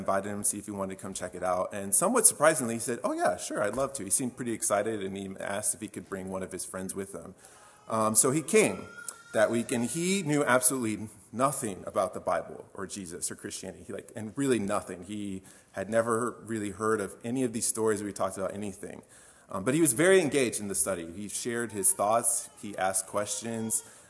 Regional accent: Gibson City, Illinois, United States; I grew up in Gibson City, and as a kid, I remember going to Wednesday nights and VBS at the old church building.

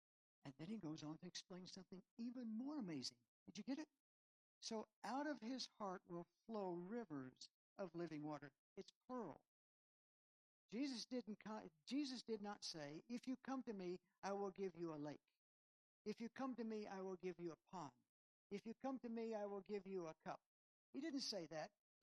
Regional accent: Texas, United States; I'm from West Texas. I'm from the Pecos. That river is bigger than the Pecos, I'm telling you.

